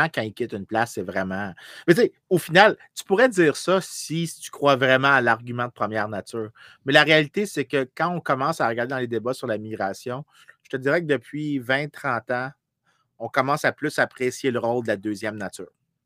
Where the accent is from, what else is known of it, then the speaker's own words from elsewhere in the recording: Montreal, Quebec, Canada; j'aime ça taper sur Québec parce que je suis un Montréalais, puis c'est génétique.